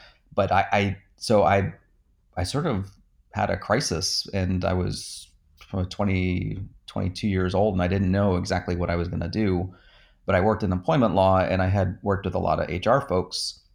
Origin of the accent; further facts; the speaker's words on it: New Jersey, United States; But I grew up in New Jersey, and half of the population in New Jersey wanted to grow up and be a lawyer. And I was in that half.